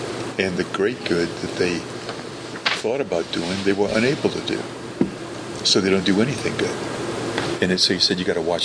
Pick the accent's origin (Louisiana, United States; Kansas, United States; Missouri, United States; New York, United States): Louisiana, United States; New Orleans; I was growing up in New Orleans, and we were going through this cold spell.